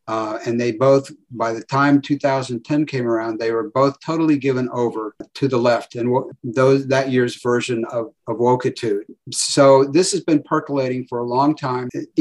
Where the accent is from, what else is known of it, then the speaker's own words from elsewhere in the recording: United States; I haven't shopped Amazon for years. I guess I'm too American.